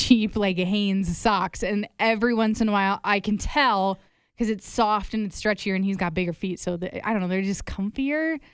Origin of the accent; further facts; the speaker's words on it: Anamosa, Iowa, United States; And I told her, oh, I grew up in Anamosa.